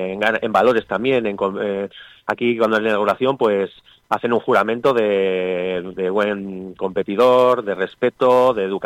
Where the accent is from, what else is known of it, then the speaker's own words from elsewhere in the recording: Spain; Somos los españoles, fuimos los que fundamos las skills.